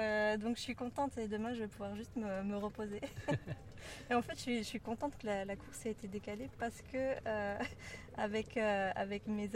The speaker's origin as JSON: {"language": "French", "region": "Brittany", "country": "France", "tie": "born or raised there", "also_born_or_lived": "Occitanie / Spain / Maldives / Belgium", "moved": "as an adult", "lives_now": "Switzerland", "said": "j'habite en Suisse, vers Genève. Je suis originaire de France, j'ai grandi entre la Bretagne et la région toulousaine. Après mes 19 ans, j'ai quitté la France et j'ai vécu en Espagne, aux Maldives, en Belgique et puis en Suisse."}